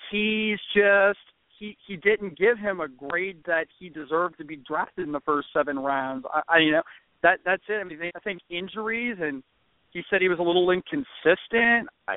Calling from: Metairie, Louisiana, United States; from Metairie.

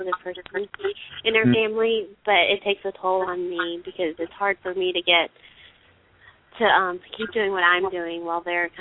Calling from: South Carolina, United States; Calling from South Carolina.

